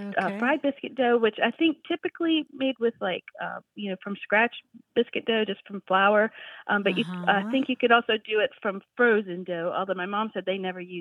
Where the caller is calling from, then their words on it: Harrisonburg, Virginia, United States; I'm calling from Harrisonburg, Virginia.